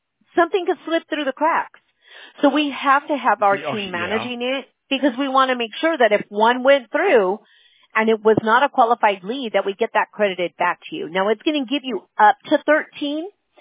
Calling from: California, United States; California.

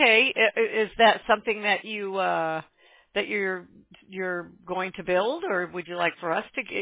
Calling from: California, United States; No, Orange County. Orange County.

